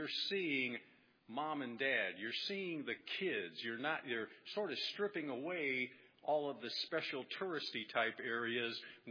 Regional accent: United States; You know, these kids were from Africa, and we're from the United States here.

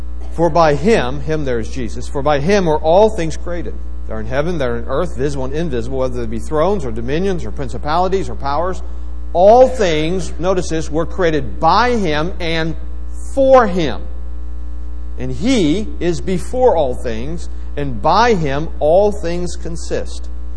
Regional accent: West Virginia, United States; You know, I'm a kid from West Virginia. I mean, what do we know about airport?

